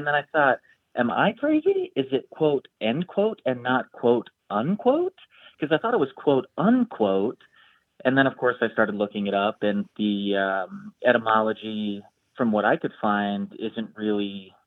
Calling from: Chicago, Illinois, United States; Hey, Grant, this is … I am calling from Chicago.

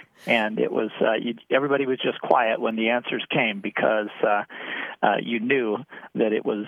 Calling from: Ravenna, Nebraska, United States; I'm calling from Ravenna, Nebraska.

